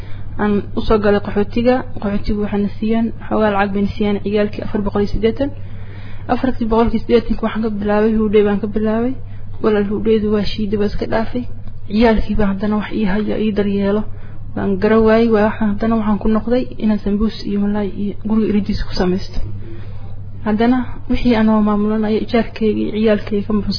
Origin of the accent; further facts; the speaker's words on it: Galkayo, Mudug, Somalia; born there; aniga waxaan ku dhashay bo Galkacyo Galkacyo ku dhashay